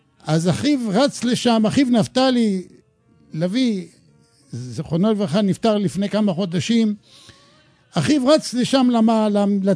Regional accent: Jerusalem, Jerusalem District, Israel; אני נמצא בבני ברק, האולפן בבני ברק, אני ירושלמי, אבל עכשיו הגעתי לבני ברק.

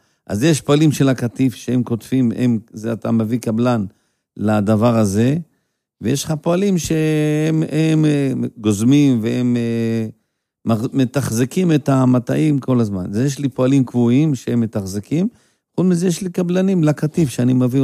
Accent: Yesodot, Central District, Israel; אני גדלתי ביסודות, אבי היה רפתן

